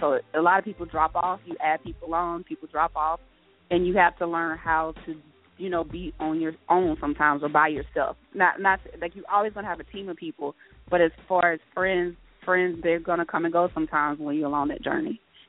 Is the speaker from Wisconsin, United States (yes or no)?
no; Ocean Springs, Mississippi, United States; Mississippi, Ocean Springs